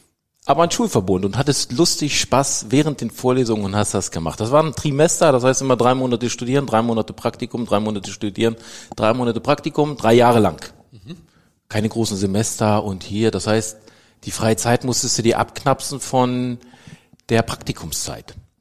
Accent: Hanover, Lower Saxony, Germany; born there; Gebürtig komme ich aus Hannover oder kurz vor Hannover

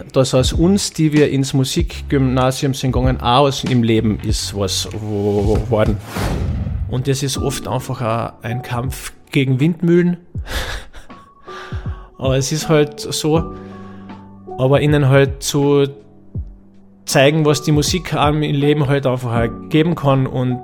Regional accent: Tyrol, Austria; der ist in Lienz geboren. Und ich habe mir gedacht, ja schon, aber ich bin ja eigentlich aus dem Nachbarort.

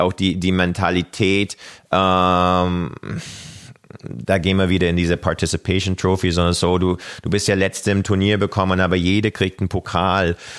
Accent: Kamloops, British Columbia, Canada; born or raised there

